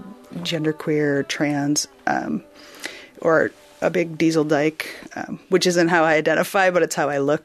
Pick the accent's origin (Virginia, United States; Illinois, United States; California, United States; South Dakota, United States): South Dakota, United States; Sioux Falls; I grew up in Sioux Falls, South Dakota, which is the Midwest and the cultural heartland of Lutherans.